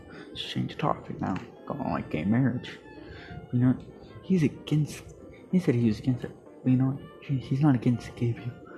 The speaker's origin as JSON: {"language": "English", "country": "United States", "said": "because I'm proud to say I'm an American."}